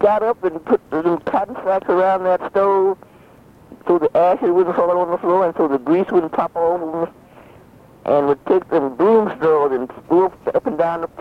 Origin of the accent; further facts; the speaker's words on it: Bernard, Mississippi, United States; This is in Mississippi. They came from Mississippi. We came from Bernard together.